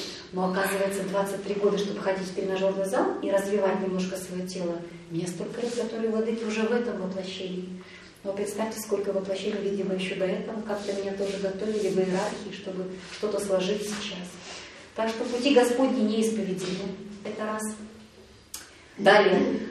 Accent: Kazakhstan; now in Novosibirsk, Russia; Я сама родом из Казахстана, родители были целинники из Новосибирской области, они уехали в Казахстан на поднятие целины. Тогда, это 56-й год, это было модно, и вот там образовалась наша семья.

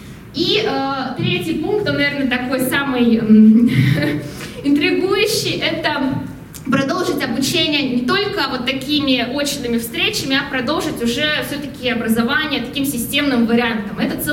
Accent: Moscow, Russia; Я из Москвы.

